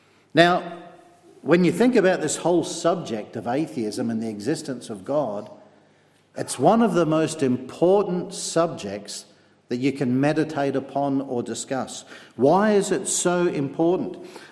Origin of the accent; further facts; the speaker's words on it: Fremantle, Western Australia, Australia; born there; As you can tell by my brogue, I'm not from Cumber, but a little bit further south. I was born in Fremantle in Western Australia.